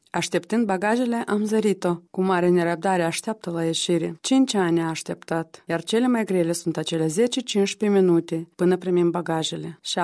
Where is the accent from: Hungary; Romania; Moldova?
Moldova; Chișinău; Chișinăul, oraș contradictoriu. Cum n-ar fi? Rămâne orașul meu natal, iubit și dorit.